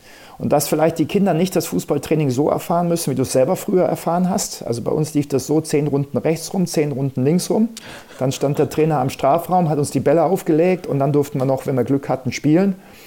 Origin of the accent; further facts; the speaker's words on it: Munich, Bavaria, Germany; Ich bin in München aufgewachsen. Ich komme aus München.